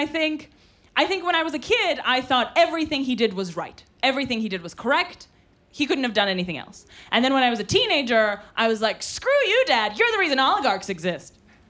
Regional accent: Russia; English is a second language; moved away; I'm originally from Russia, and I need to start every set like that because I know that they're listening. So I was born in Russia, but I haven't spent a lot of time there, as you can see by my accent.

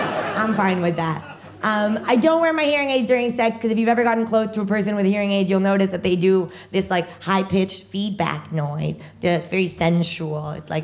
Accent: Mexico; I am originally from Mexico. Actually, my mom is the Mexican one.

